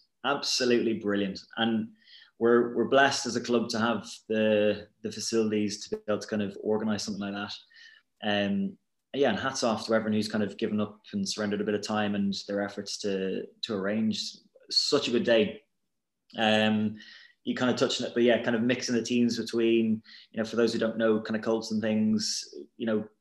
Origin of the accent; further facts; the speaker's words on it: Wexford, Leinster, Ireland; also born or lived in England; When I came back to Ireland, I think it was six, maybe seven. Yeah, new school, new friends, all that kind of thing. And down in Wexford, which is southeast of Ireland, it's about an hour south of Dublin